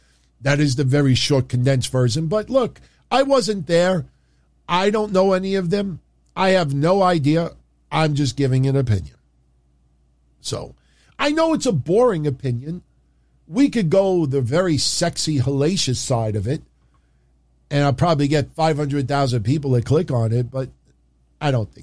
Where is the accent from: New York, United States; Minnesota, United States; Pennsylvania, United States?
New York, United States; So, and I'm from New York. And Mr. Gotti lived a couple of blocks from here.